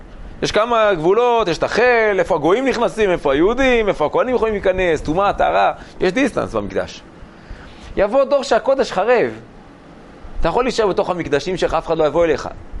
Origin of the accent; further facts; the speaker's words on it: Mitzpe Yericho, West Bank, Palestine; אני גדלתי במצפה יריחו, אצל הרב סבתו